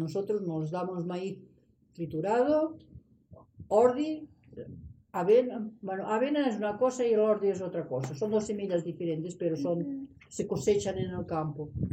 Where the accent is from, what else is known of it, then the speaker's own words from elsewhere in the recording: Catalonia, Spain; moved away; pero yo soy de la Garrocha